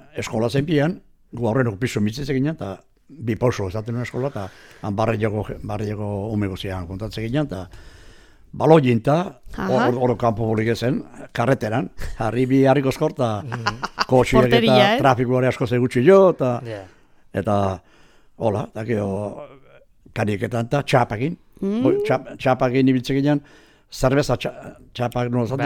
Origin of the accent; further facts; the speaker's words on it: Altzibar, Basque Country, Spain; born there; Altziberren. Altziberren jaio nintzen